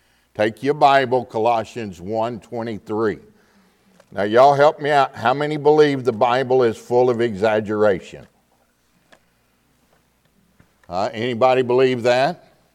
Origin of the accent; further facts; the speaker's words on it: Texas, United States; I'm from Texas, amen? Now, I tell folks all the time, I'm a retarded Texan.